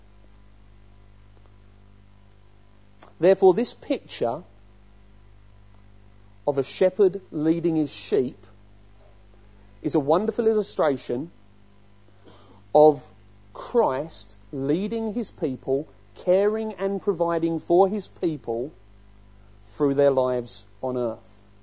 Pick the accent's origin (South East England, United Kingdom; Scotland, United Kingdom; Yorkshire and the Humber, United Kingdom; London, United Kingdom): London, United Kingdom; When I was growing up in Camberwell, central London, I didn't see many sheep.